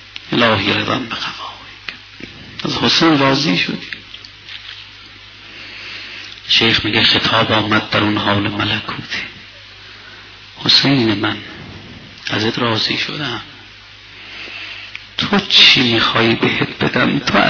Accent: Iran; عرض کردم از ایران اومدم یه توشه معنوی به ما بده

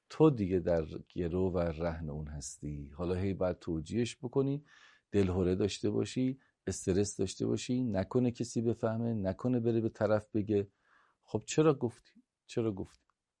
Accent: Tehran, Tehran Province, Iran; من عمامه دارم، سرم همه میدونن من روحانی هم دیگه، درسته؟ یا میدونن من اهل تهرانم،

